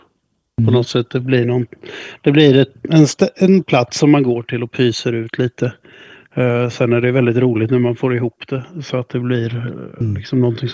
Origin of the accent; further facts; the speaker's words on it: Tranås, Jönköping County, Sweden; Men sen även Tranås där jag växte upp i liksom, sen på tidigt 2000-tal.